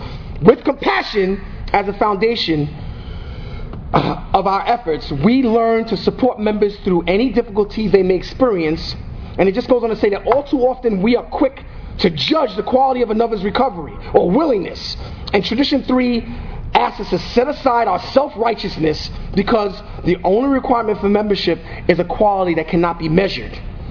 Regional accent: New York, United States; now in Suffolk County, United States; because I'm from Nassau, my whole recovery started in Nassau, but I live out in Suffolk County now on an island

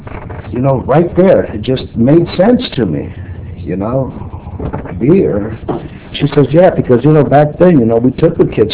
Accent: Oxnard, California, United States; born there; I was born in Oxnard, and that's all an agricultural town.

